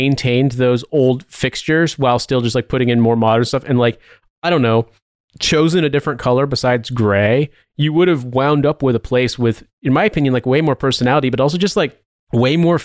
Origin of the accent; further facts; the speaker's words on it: United States; And I feel like, okay, that's not just me being American.